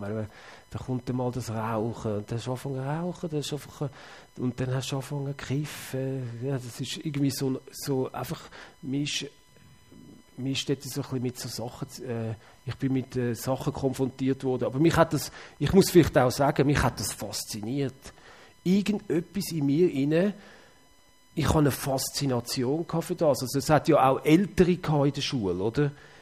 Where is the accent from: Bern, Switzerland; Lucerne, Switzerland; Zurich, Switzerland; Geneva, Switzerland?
Zurich, Switzerland; Ja, also ich bin in Zürich aufgewachsen.